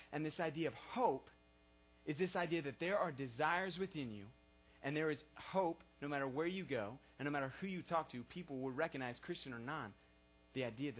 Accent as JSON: {"language": "English", "town": "Houston", "region": "Texas", "country": "United States", "tie": "born or raised there", "said": "I grew up in Houston, like I've told you guys before, and I had a single mom"}